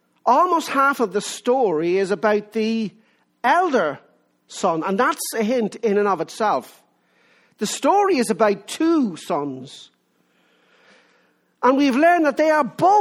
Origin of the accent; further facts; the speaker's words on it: Ireland; All of my young life, I grew up in Ireland, Roman Catholic Ireland